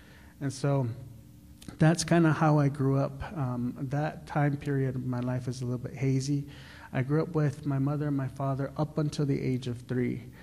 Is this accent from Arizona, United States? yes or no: yes; White River, Arizona, United States; So I came from and born and raised on the White Mountain Apache Reservation, the Fort Apache Indian Reservation in White River, Arizona. I am full-blooded White Mountain Apache.